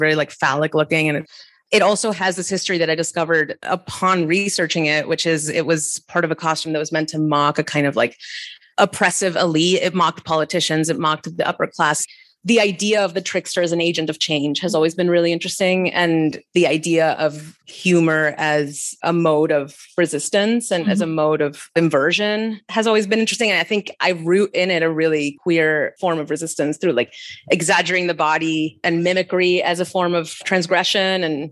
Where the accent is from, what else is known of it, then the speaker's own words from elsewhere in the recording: Barranquilla, Atlántico, Colombia; I grew up in Barranquilla in Colombia, which is home to where the Carnival of Colombia happens.